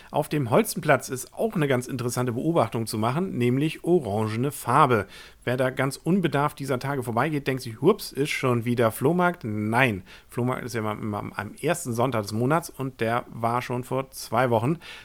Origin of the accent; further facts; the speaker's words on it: Kiel, Schleswig-Holstein, Germany; Als Kieler muss ich gestehen, gehe ich jetzt durchaus ein bisschen mit einer leichten Reserviertheit durch die Innenstadt.